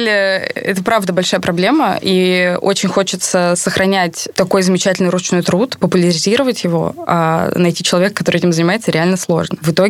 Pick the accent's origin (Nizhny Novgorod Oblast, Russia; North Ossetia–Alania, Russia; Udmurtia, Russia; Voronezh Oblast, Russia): Voronezh Oblast, Russia; Voronezh; Шьем мы в основном в Воронеже, в моем родном городе.